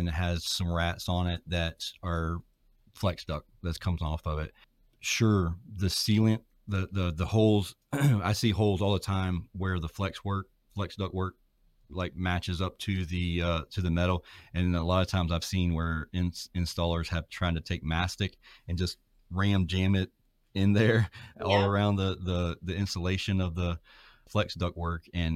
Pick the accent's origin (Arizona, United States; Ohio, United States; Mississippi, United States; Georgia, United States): Georgia, United States; Yeah, I'm from South Georgia, so I don't know that my accent.